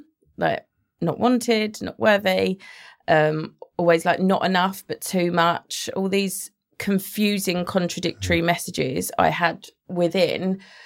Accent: East of England, United Kingdom; I'm from Essex.

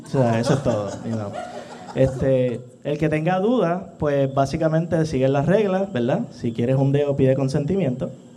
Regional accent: Cabo Rojo, Puerto Rico; mucho gusto. Yo soy de Cabo Rojo originalmente.

